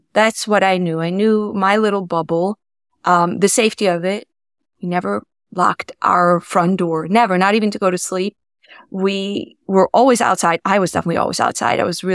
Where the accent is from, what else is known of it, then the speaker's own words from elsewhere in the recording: Kiryas Joel, New York, United States; I grew up in Kiryas Joel, which is a Satmar Hasidic enclave.